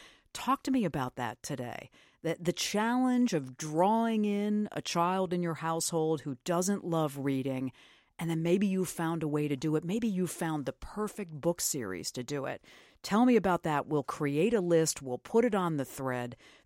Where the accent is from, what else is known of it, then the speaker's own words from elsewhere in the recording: New York, United States; I grew up in Western New York, one chair, back to the windows that looked out on the lake